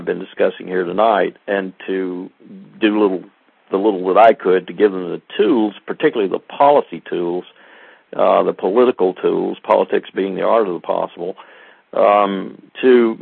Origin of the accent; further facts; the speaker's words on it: South Carolina, United States; I'm from South Carolina. I remember the day when you couldn't marry if it wasn't another white person.